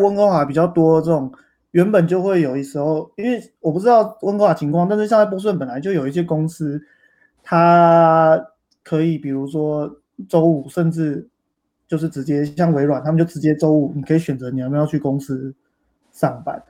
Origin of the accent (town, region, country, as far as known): Taiwan